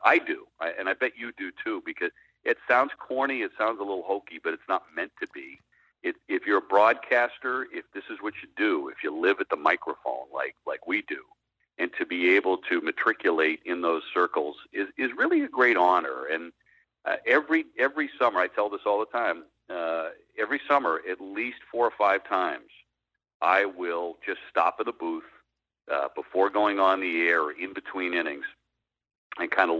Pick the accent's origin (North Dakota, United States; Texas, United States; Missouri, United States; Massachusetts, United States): Massachusetts, United States; Quincy; Jordan, only the best come from Quincy. You know that. And I'm a Wollaston Beach guy myself.